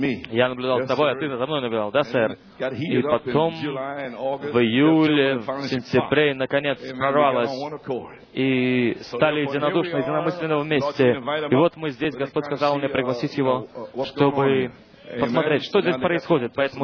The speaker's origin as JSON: {"language": "Russian", "region": "New York", "country": "United States", "second_language": "Russian", "said": "из Нью-Йорка"}